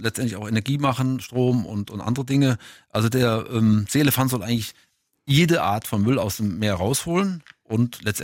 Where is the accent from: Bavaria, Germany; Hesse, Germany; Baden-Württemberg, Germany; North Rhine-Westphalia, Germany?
North Rhine-Westphalia, Germany; Siegen; ich komme aus Siegen und da hatten wir dann unseren kleinen Piraten